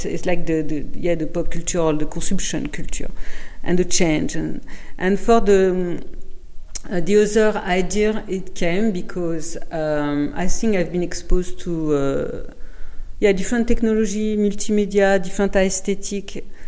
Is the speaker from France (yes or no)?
yes; France; accent: French; English is a second language; My French accent.